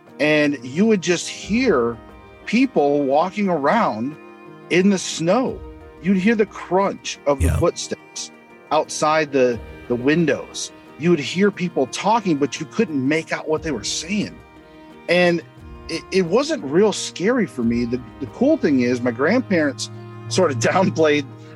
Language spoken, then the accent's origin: English; Michigan, United States; I'm from Michigan. So originally